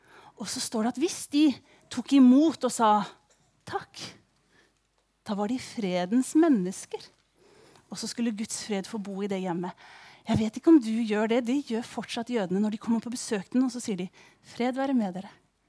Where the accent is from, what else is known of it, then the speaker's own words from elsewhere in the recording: Kristiansand, Agder, Norway; Det jo ingen som skjønner på min dialekt at jeg fra Kristiansand, for eksempel.